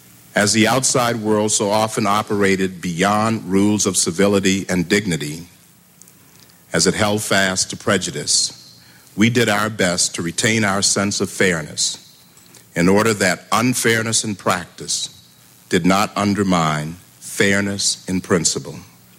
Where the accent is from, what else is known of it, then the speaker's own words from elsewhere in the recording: the South, United States; Growing up in the South, we were never far removed from prevailing prejudices.